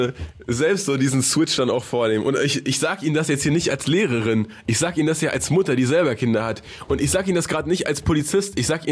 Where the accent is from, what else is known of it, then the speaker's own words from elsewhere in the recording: Germany; Wir als Deutsche, wie sind wir, Steiger? Wie ticken wir als Deutsche? Weißt du, bei der WM, da sind wir Deutschen